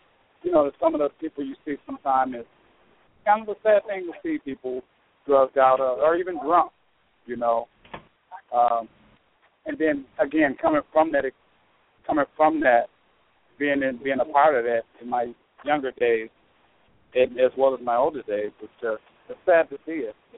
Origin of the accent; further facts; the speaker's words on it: Minneapolis, Minnesota, United States; And you know, I'm from Minneapolis.